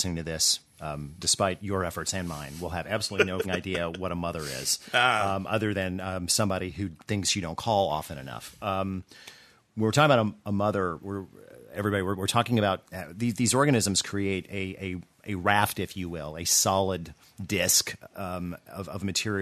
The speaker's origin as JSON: {"language": "English", "region": "the South", "country": "United States", "said": "I'm from the South, so we'll throw some corn in there."}